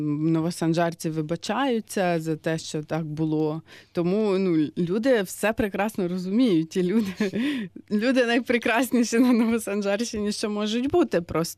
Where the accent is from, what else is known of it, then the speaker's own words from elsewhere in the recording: Novi Sanzhary, Poltava Oblast, Ukraine; born there; я народилася в Нових Санжарах